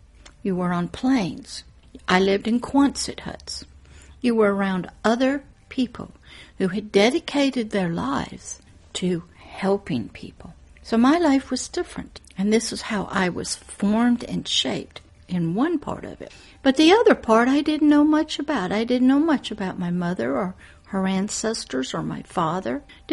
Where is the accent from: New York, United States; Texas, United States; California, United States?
California, United States; Moffett Field; born there; In fact, I was born on Moffett Air Force Base, Field, California. I was military issue.